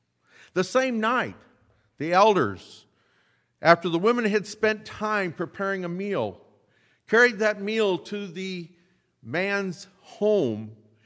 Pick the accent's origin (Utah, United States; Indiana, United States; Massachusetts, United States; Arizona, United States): Indiana, United States; Goshen; And I grew up in Goshen, Indiana, so I know something about the Amish.